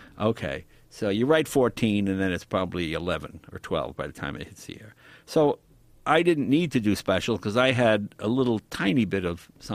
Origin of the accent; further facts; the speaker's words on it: Andover, Massachusetts, United States; when I grew up in Andover, once a month they would have the town meeting at the Grange Hall, which is dumb as that sound, in North Andover.